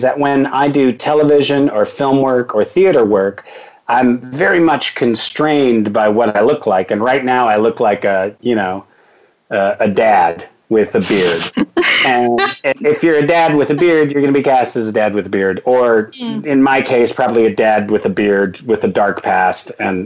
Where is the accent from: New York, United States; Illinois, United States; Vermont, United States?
Illinois, United States; Chicago; also born or lived in Mequon, Wisconsin / Dallas-Fort Worth, Texas; I grew up in Chicago and a small town outside of Milwaukee called Mequon, Wisconsin. And then my mom got remarried and we moved to North Texas, the Dallas-Fort Worth area